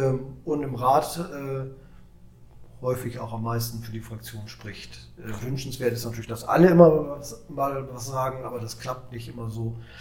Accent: Germany; now in Ochtrup, Germany; Ja, ich habe gar nicht in Ochtrup angefangen, sondern da, wo ich herkomme, in der Nähe von Bremen.

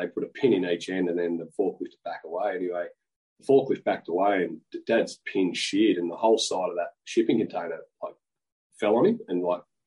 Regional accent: Box Hill, Victoria, Australia; born there; And Mum got pregnant there, and I was born in Box Hill within the Hawthorne zone.

